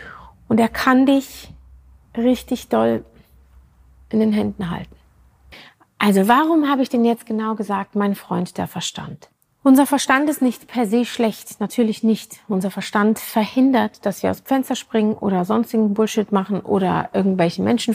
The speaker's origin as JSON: {"language": "German", "country": "Switzerland", "tie": "born or raised there", "said": "Ich bin Schweizerin, bin da sehr in so einem Dorf groß geworden."}